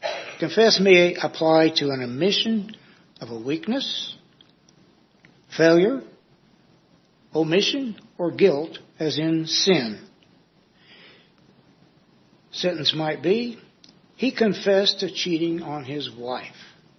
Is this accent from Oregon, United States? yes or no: no; Missouri, United States; That said, I'm from the Show Me State, so I like to be shown or to show visually. So I do not know if it is the water we drink growing up